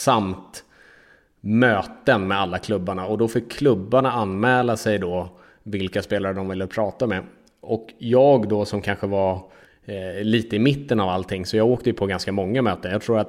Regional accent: Sweden; De frågade mig vilken min favoritöl var, vilken, vad vi hade för öl hemma i Sverige och sådär.

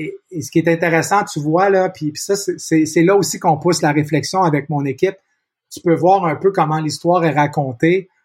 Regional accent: Montreal, Quebec, Canada; moi, je suis né ici, je suis né à Montréal, je vis encore à Montréal.

